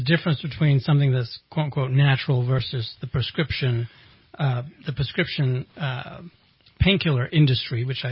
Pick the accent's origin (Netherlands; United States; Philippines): Netherlands; Amsterdam, North Holland; And I grew up in Amsterdam, for crying out loud.